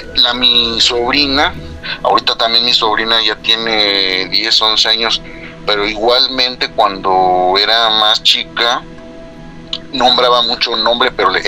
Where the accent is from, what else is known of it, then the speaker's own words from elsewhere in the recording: Coacalco, State of Mexico, Mexico; Soy del Estado de México, de Coacalco.